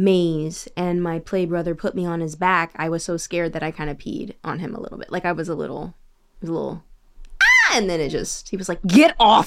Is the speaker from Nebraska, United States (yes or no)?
no; Atlanta, Georgia, United States; also born or lived in Los Angeles / New York; You know, I grew up in Atlanta and LA and New York.